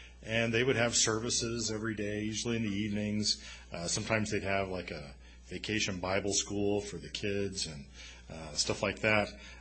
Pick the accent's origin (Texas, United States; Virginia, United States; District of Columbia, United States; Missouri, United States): Texas, United States; I grew up in the South, grew up in East Texas, and that was something that happened quite a bit in our area.